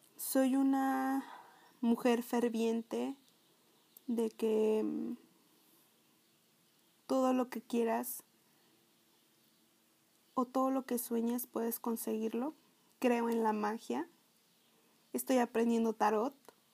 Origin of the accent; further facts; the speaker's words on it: Mexico; tengo 29 años, soy mexicana